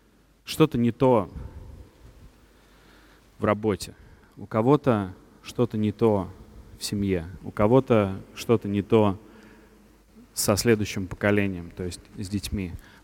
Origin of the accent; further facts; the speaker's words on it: Moscow, Russia; мы оба москвичи, оба выпускники МГУ